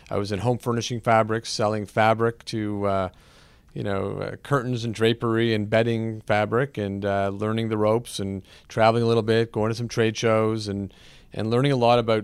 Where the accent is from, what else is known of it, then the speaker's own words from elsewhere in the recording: Montreal, Quebec, Canada; So I'm born and raised here in Montreal. Grew up like a regular lucky kid.